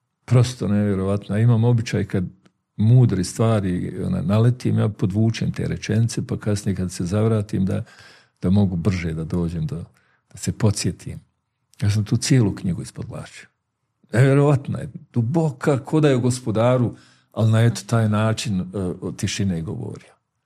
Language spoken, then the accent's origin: Bosnian; Bosnia & Herzegovina; Adet je kod nas u Bosni